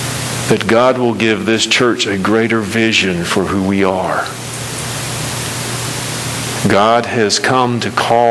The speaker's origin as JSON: {"language": "English", "region": "Southeast", "country": "United States", "tie": "born or raised there", "said": "I'm a white man. I grew up in the Southeast to middle class families."}